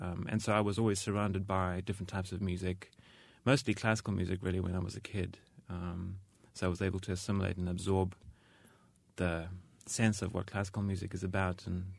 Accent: Durban, KwaZulu-Natal, South Africa; And there's something about this excerpt that really gives me that sense of being back in my hometown, Durban.

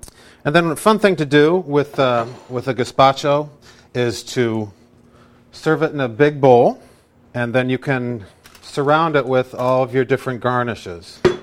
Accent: Scotland, United Kingdom; I'm a Scotsman.

